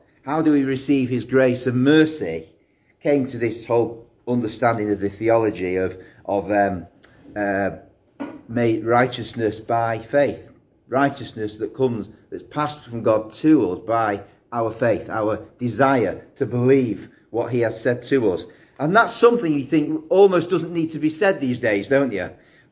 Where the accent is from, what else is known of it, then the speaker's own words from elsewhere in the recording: Manchester, North West England, United Kingdom; He was from Carlisle, I was from Manchester